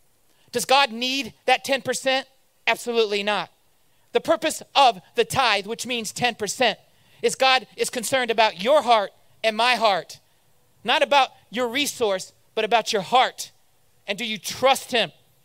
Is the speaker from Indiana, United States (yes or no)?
yes; Indiana, United States; I grew up in Indiana.